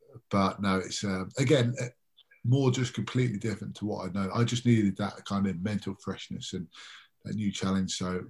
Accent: London, United Kingdom; I'm kind of born and raised in London. It's all I've ever known.

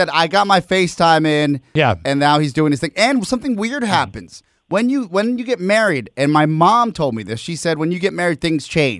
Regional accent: Bolivia; never thought twice about it, but I remember writing Latino in one of these forms. And being like, well, I'm from Latin America, right?

